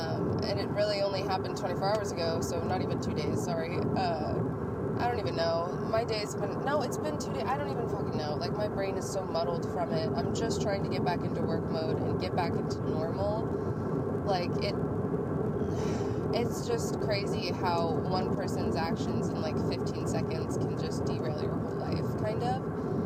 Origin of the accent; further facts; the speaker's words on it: Oregon, United States; now in California, United States; Holy crap, guys. I'm from Oregon. We just drive right through it.